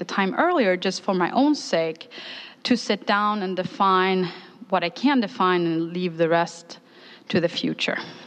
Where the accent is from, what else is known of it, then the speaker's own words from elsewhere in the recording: Sweden; English is a second language; now in Appleton, United States; Growing up in Sweden, and I looked this up on Wikipedia, with a 65% of the population being Lutheran Christian, Christianity never took root in me besides my Jesus faith. When I moved to Appleton in 2011